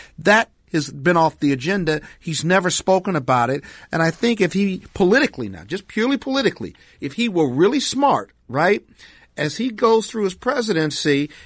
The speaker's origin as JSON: {"language": "English", "town": "Joliet", "region": "Illinois", "country": "United States", "said": "I'm from Joliet, Illinois, so."}